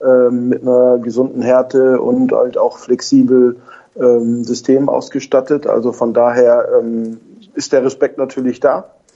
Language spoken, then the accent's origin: German; Schleswig-Holstein, Germany; ich komme aus Schleswig-Holstein, also Einzugsgebiet dieses Sportvereins an der Müllverbrennungsanlage.